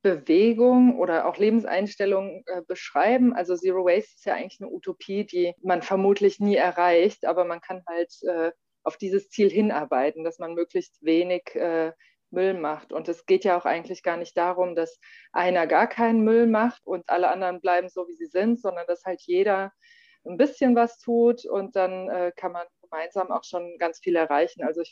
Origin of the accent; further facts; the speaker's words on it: Frankfurt, Hesse, Germany; Ich komme aus Frankfurt